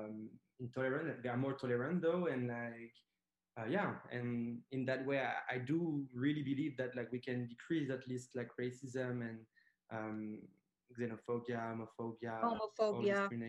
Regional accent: France; I'm a gay man. So I grew up in France, in the country.

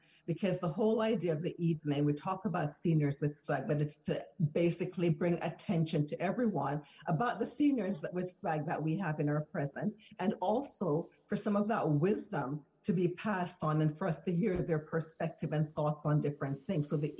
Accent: Annotto Bay, Saint Mary Parish, Jamaica; born there; also born or lived in Kingston / Portland; Okay, so I was born in Anata Bay, St. Mary.

